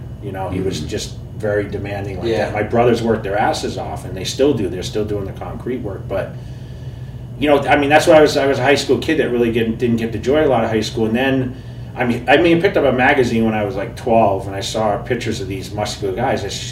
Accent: Massachusetts, United States; I'm from Massachusetts. I grew up in a small town there, 6,000 people. I'm the youngest of seven kids, and no one lifted weights.

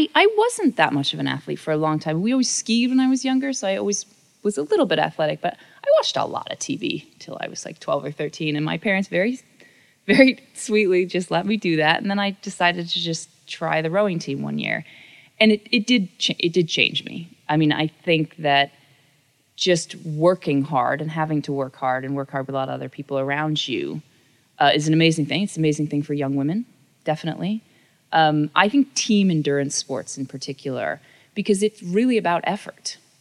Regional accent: New York, United States; born there; Well, I was born in New York, not the city, upstate New York.

